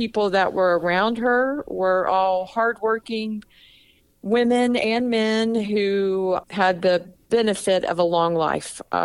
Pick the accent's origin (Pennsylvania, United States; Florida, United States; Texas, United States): Florida, United States; I grew up in North Florida